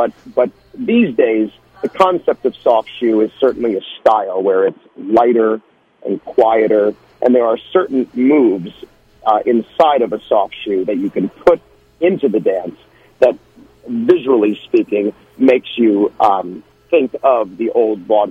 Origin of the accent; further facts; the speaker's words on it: New Jersey, United States; And even growing up in Northeast New Jersey, so close to the metropolitan area